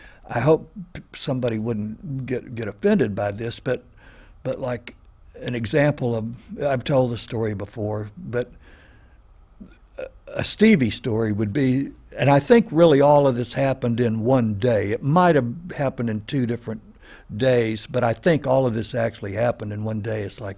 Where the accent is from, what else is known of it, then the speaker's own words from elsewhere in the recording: Austin, Texas, United States; also born or lived in Los Angeles; and then when I moved to Los Angeles and people found out I was from Austin, oh, well, you play blues, you're from Austin